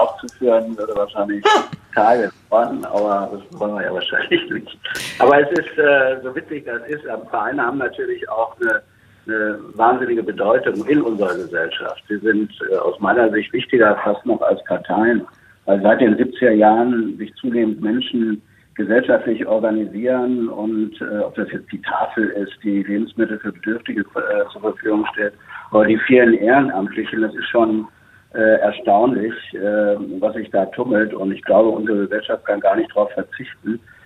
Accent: Berlin, Germany; also born or lived in Bonn; ich komme ja aus Berlin ursprünglich, bin dann nach Bonn gegangen

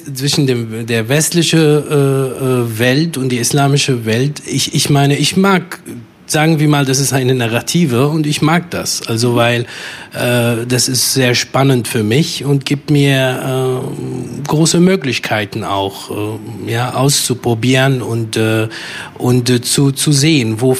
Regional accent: Damascus, Damascus Governorate, Syria; German is a second language; Ich bin Fremder, zweifach Fremder. In meiner Kindheit, ich bin in Damaskus groß geworden

